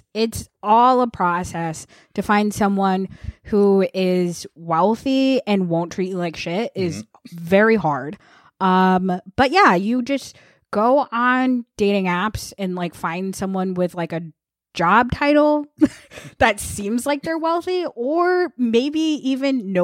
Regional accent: Vermont, United States; I grew up in Vermont.

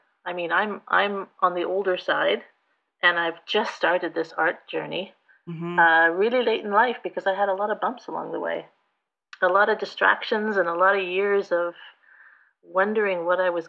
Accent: Victoria, British Columbia, Canada; also born or lived in Kamloops / Ottawa; And so I, in and around Victoria, BC.

